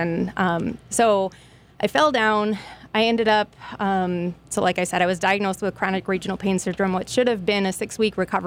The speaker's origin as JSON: {"language": "English", "town": "Evergreen Park", "region": "Illinois", "country": "United States", "tie": "born or raised there", "said": "Evergreen Park was a fun town. I was blessed to be able to stay in the same house."}